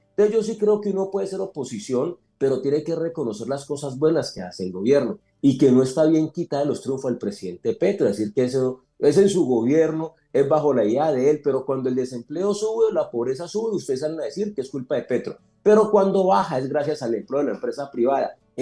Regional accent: Colombia; Y como colombianos, como profesionales, como políticos, darnos la pela por la mejor salud que merece este país.

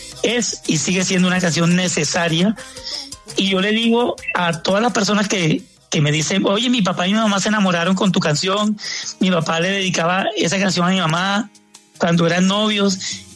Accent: Barranquilla, Atlántico, Colombia; Y yo soy barranquillero y como barranquillero soy salsero originalmente.

